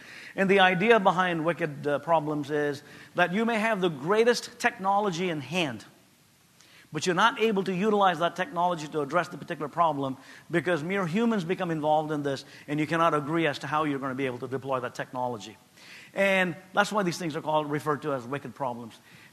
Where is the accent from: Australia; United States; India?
India; I grew up in India at a time in the 1950s and 1960s when India was a basket case.